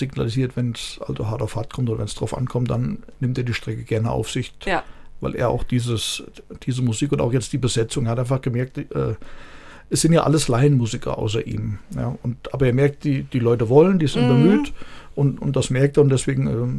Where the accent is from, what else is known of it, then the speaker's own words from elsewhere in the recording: Poppenhausen, Hesse, Germany; ich komme ja aus Poppenhausen